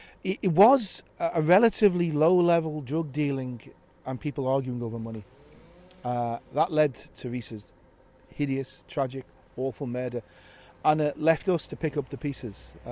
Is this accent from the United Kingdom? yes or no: yes; Norris Green, North West England, United Kingdom; I was brought up in Norris Green and Croxteth. My cousins were in Croxteth.